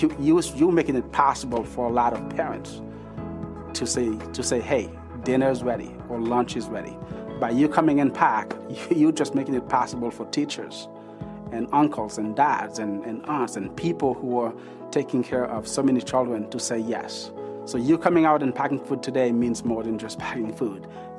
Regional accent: Haiti; I was born and raised in Haiti. I know what hunger is personally.

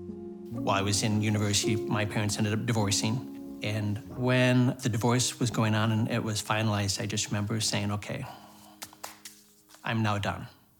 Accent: North Branch, Minnesota, United States; I grew up in North Branch. It was a fantastic, sweet little town. What people talk about is small town Minnesota. This was small town Minnesota.

